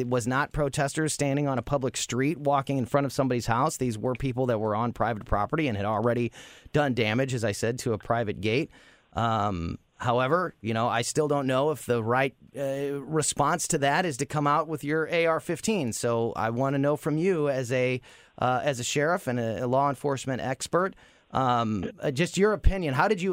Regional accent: Florissant, Missouri, United States; One was in Florissant, my hometown. We've seen a lot of protests up there in front of the Florissant Police Department here in recent days

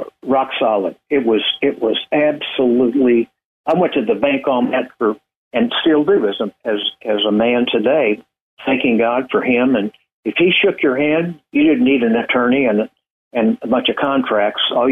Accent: Ozark, Missouri, United States; Well, I grew up in a town called Ozark, Missouri, which is the capital or the county center for Christian County, Missouri, and a town of 1,325 people when I was there.

